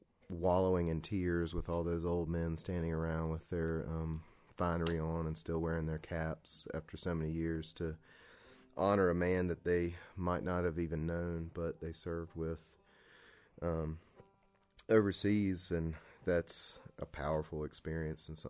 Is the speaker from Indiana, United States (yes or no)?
no; Raleigh, North Carolina, United States; And we're from Raleigh, so the IBMA, the International Bluegrass Music Association's conference, has moved there.